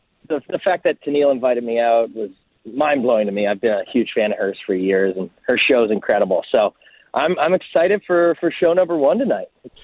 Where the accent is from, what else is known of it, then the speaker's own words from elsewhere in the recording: Waterloo, Ontario, Canada; I think I heard it for the first time in my hometown. I'm from Waterloo.